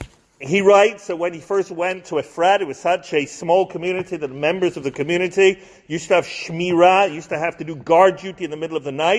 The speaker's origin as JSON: {"language": "English", "region": "Scotland", "country": "United Kingdom", "said": "I come from Scotland."}